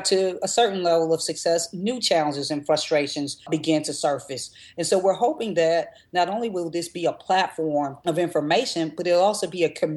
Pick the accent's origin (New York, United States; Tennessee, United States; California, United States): Tennessee, United States; Memphis; We're from Memphis. Don't judge us.